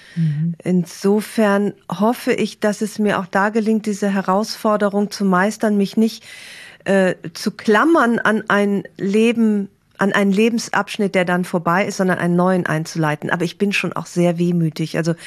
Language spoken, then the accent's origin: German; Aachen, North Rhine-Westphalia, Germany; Oder ich gehe in meine Heimatstadt Aachen zurück.